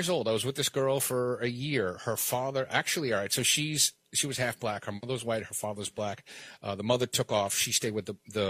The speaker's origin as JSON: {"language": "English", "town": "Brooklyn", "region": "New York", "country": "United States", "tie": "born or raised there", "said": "I grew up in Brooklyn."}